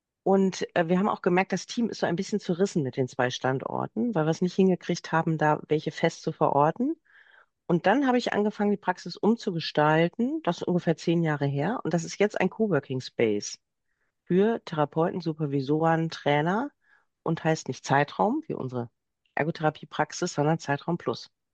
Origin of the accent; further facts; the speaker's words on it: Essen, North Rhine-Westphalia, Germany; born there; In Essen, meiner Geburtsstadt.